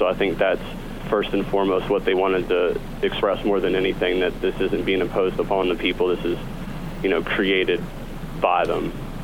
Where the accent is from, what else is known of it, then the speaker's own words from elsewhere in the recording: Lexington, Virginia, United States; I'm from Lexington, Virginia.